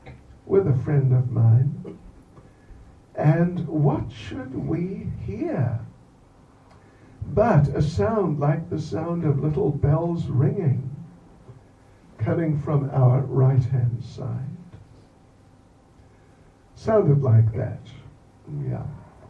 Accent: New Zealand; I'm actually born and raised in New Zealand.

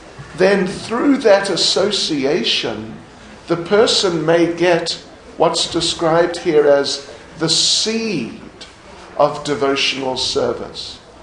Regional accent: New Zealand; now in England; In fact, I joined our movement in England, actually, although I'm from New Zealand. And that was back in January 1973.

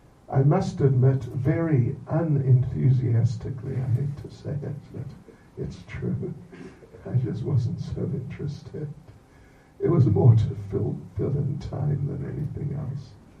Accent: New Zealand; I'm actually born and raised in New Zealand.

